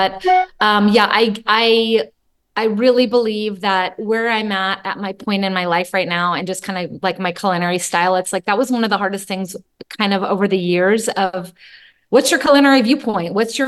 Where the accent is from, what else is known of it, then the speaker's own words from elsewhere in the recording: New Zealand; born there; also born or lived in California / Hawaii; So I was born in New Zealand. I have dual citizenship and then have lived in a number of places. So I lived in Northern California with my mom, like Marin County area, which is in the San Francisco Bay Area. Then we moved to Hawaii